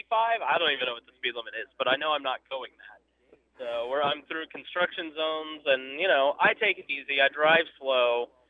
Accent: Plainfield, Indiana, United States; now in Greenwood, United States; No, I live in Greenwood on the south side of Indianapolis. I was born and raised in Plainfield out by the airport.

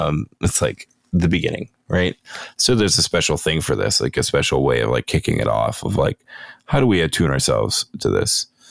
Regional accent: United States; I do think of this as an American or just maybe just a Westerner.

